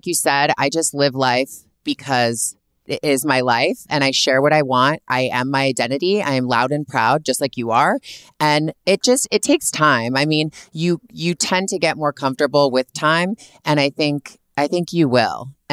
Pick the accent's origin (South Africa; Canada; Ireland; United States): Canada; I'm from Canada, born and raised.